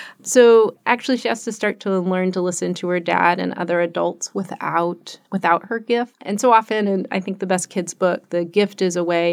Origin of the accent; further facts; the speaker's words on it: Long Beach, California, United States; I grew up in California. I grew up in Long Beach, California. My dad's from Maui.